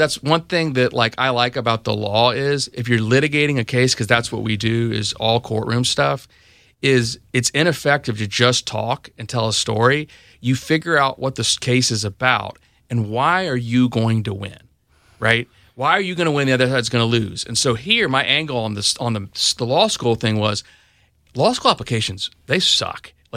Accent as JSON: {"language": "English", "town": "Jacksonville", "region": "Florida", "country": "United States", "tie": "born or raised there", "also_born_or_lived": "Lakeland", "said": "I grew up in Jacksonville."}